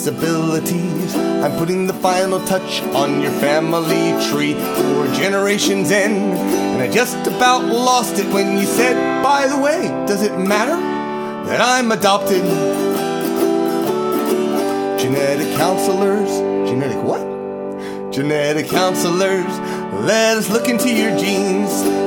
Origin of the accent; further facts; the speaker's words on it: Scotland, United Kingdom; well, I'm Scottish, and therefore Celtic music, and blah, blah, blah.